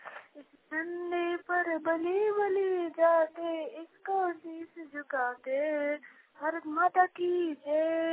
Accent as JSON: {"language": "Hindi", "town": "Nimiyaghat", "region": "Jharkhand", "country": "India", "said": "मैं निमियागत की रहने वाली हूँ, राज्य झारखंड."}